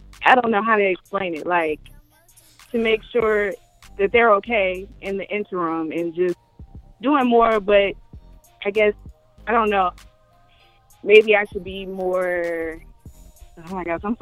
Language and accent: English; Virginia Beach, Virginia, United States; from Virginia Beach.